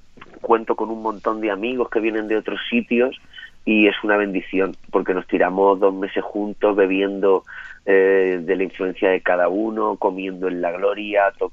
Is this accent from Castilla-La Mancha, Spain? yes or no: yes; Castilla-La Mancha, Spain; soy medio manchego y medio gaditano ya, porque yo creo que es el 8º año ya